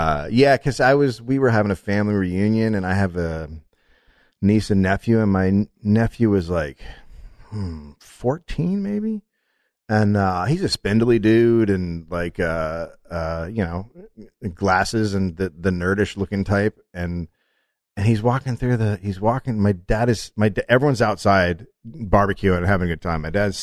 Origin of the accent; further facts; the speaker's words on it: California, United States; I'm from California, unlike you, Oregon.